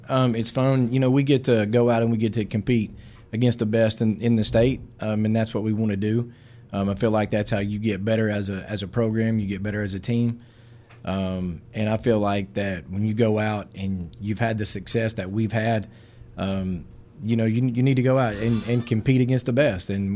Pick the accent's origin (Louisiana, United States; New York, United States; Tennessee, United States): Tennessee, United States; Knoxville; I actually grew up in North Knoxville. I attended Powell High School. Played football there for 4 years, you know, that's kind of it.